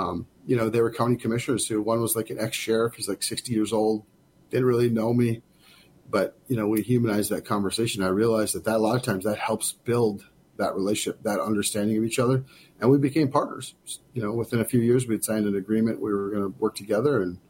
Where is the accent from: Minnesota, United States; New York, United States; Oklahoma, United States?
Minnesota, United States; Cass Lake; I grew up born and raised on Leech Lake in a town called Cass Lake. Some of you might know it's about 4 hours north of the metro area.